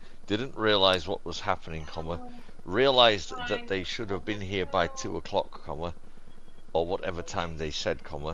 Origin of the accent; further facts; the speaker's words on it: United Kingdom; It's a UK thing. It's weird. We're odd. We're British.